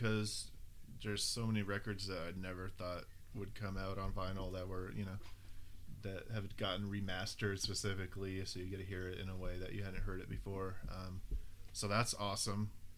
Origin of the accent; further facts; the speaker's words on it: Tucson, Arizona, United States; I grew up in Tucson in Arizona, and there's a place called Sound Addict.